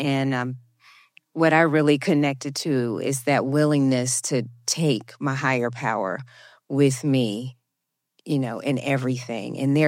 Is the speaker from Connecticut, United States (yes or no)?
no; New York, United States; now in Atlanta, United States; I'm from New York originally, so I don't, you know, it's really difficult sometimes.